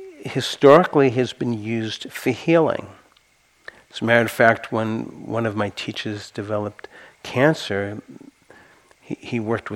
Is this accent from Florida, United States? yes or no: no; Santa Cruz, California, United States; I'm from Santa Cruz. We like it weird.